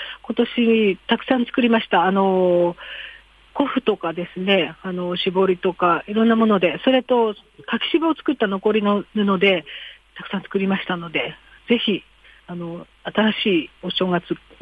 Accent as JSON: {"language": "Japanese", "region": "Fukushima", "country": "Japan", "tie": "born there", "said": "そうですね、私はね福島の生まれですので"}